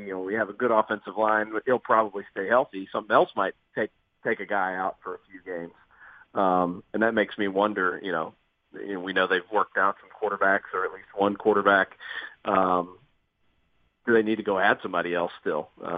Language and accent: English; Clarksville, Tennessee, United States; So, yeah, I'm from Clarksville, Tennessee.